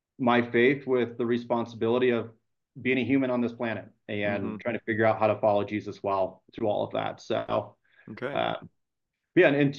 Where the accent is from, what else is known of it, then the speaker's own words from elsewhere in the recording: Midwest, United States; dating back to when I was born, it was a Christian family. That's how I was raised in the Midwest.